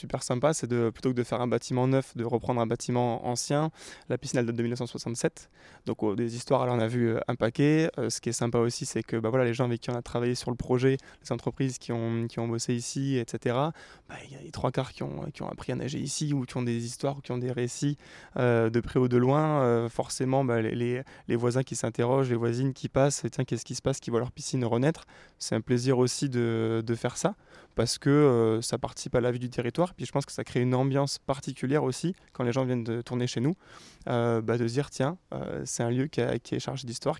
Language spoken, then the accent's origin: French; Amiens, Hauts-de-France, France; moi je suis de Amiens